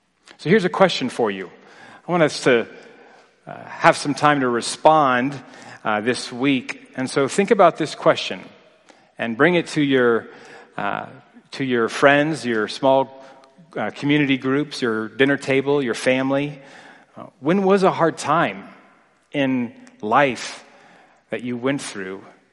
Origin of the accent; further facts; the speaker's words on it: East Coast, United States; growing up in the East Coast, we would know about hurricanes. I know here in Texas, we think about tornadoes.